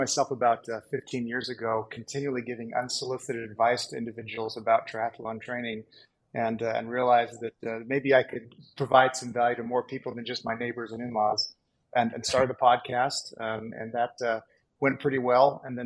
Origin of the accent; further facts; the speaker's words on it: Utah, United States; My home state is Utah, and he had an assignment to come and do an article in Utah.